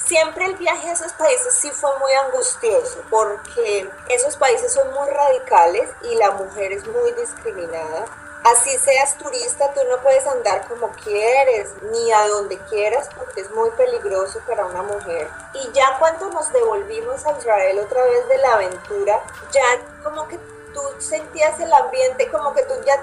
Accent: Colombia; me quemas y mis cenizas me las llevas para Colombia. Yo necesito morirme en mi tierra.

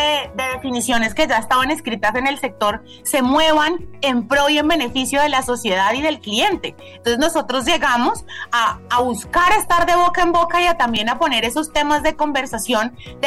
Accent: La Guajira, Colombia; Yo soy de La Guajira

